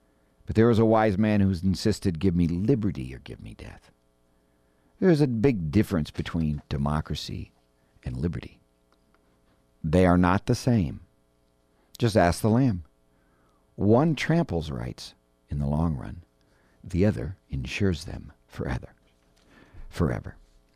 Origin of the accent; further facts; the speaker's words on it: California, United States; I grew up in Marin.